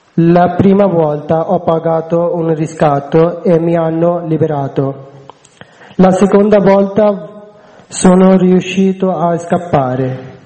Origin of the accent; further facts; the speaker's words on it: Bangladesh; Italian is a second language; now in Italy; vengo dal Bangladesh. Sono scappato nel 2015 dal mio paese